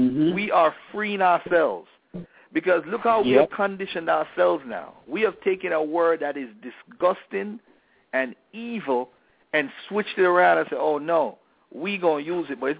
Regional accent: Jamaica; moved away; Growing up in Jamaica, I knew nothing of the N-word.

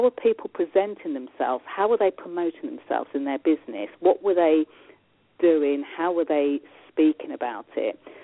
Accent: England, United Kingdom; I'm dialing in from England. And I'm born and bred in England, you know, lived here all my life.

